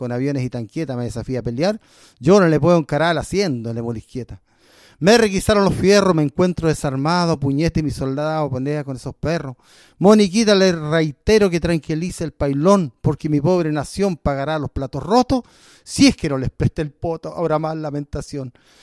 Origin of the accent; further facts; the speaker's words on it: Valparaíso, Chile; soy de Valparaíso. Soy poeta artesano, soy un cronista ladino, soy de origen campesino, soy un guaso muy ufano.